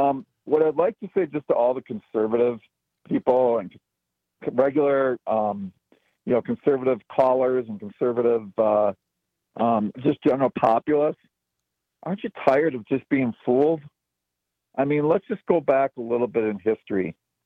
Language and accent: English; Wisconsin, United States; I mean, I'm from Wisconsin. I believe in the state.